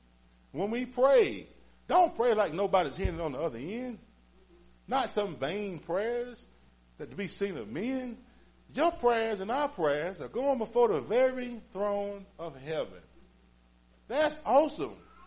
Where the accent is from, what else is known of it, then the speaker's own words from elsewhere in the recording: Willard, United States; I'm from Willard. You got to help me.